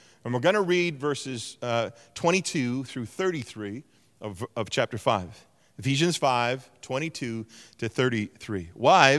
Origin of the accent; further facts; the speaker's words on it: Canada; I didn't just bring my Canadian presupposition and force all the Turkish people to just interact with me as a Canadian only.